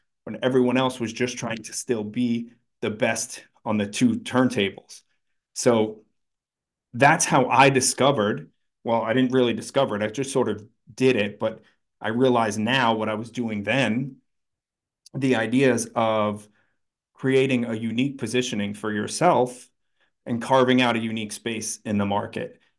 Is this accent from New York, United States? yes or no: yes; New York, United States; And I grew up in New York and I just grew up listening to the DJs on the radio.